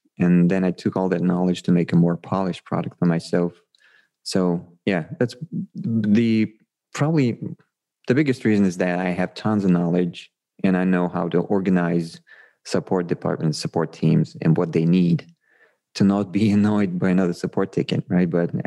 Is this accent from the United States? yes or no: no; Russia; part of our team is originally from Russia. I grew up in Russia.